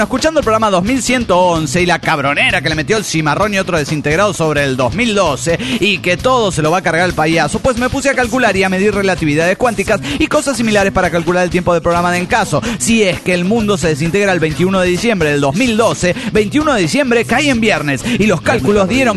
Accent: Nuevo Laredo, Tamaulipas, Mexico; de Nuevo Laredo, Tamaulipas, México.

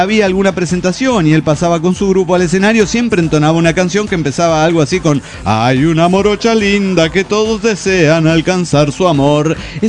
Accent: Axochiapan, Morelos, Mexico; de Axochiapan, Morelos, México.

